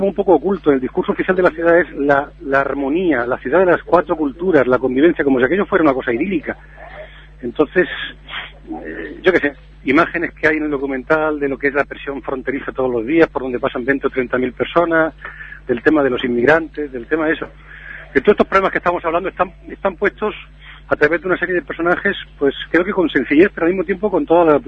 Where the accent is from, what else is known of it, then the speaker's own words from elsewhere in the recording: Melilla, Spain; born there; yo soy nacido en Melilla, pero los que somos nacidos en Melilla, algunos por lo menos como yo, nos invita a eso más, a ser ciudadanos de todas partes